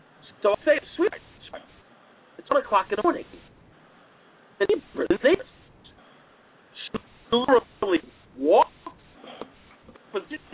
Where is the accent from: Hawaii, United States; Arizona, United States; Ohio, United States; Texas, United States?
Arizona, United States; So, I'm a girl from Arizona, and we were at a friend's house in the Bronx